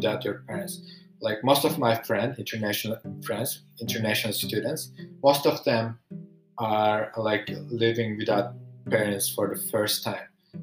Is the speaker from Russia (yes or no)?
no; Turkey; now in Canada; we are Turkish, right? We are coming from Turkey. We have four different seasons in Turkey.